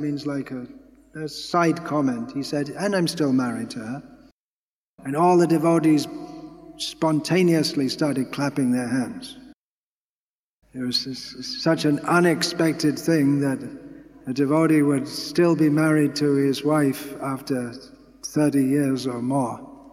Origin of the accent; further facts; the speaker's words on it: England, United Kingdom; born there; And I was born in England, and most of the people, including myself, lived in towns.